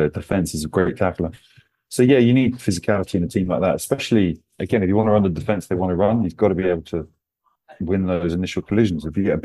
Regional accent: England, United Kingdom; I'm going to go Wales, England, because I'm English, and Ireland.

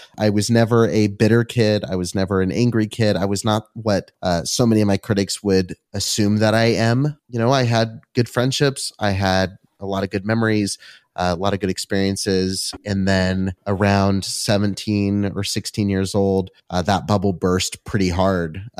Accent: California, United States; Yeah, I grew up in Southern California.

